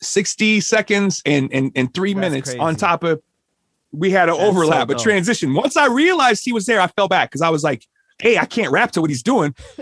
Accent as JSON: {"language": "English", "town": "Minneapolis", "region": "Minnesota", "country": "United States", "tie": "born or raised there", "said": "For us specifically, I grew up on the South Side. And as a younger kid, I didn't have the opportunities to travel to St. Paul or the North Side to go to parties."}